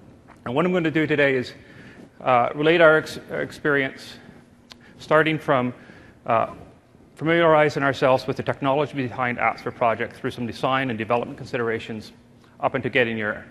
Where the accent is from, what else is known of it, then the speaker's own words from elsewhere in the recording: Canada; I'm Canadian